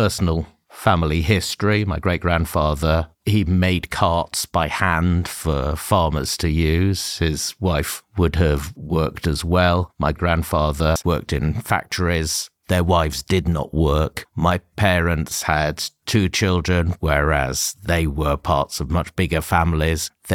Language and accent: English; United Kingdom; I'm British, so the Industrial Revolution would have affected my ancestors.